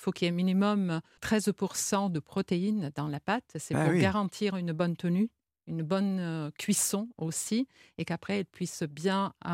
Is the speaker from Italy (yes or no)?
yes; Italy; En tant qu'Italienne, spaghetti.